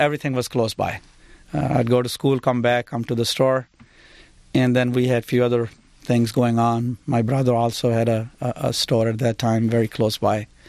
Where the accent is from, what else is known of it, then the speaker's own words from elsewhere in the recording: Pakistan; I grew up in a medium-sized town.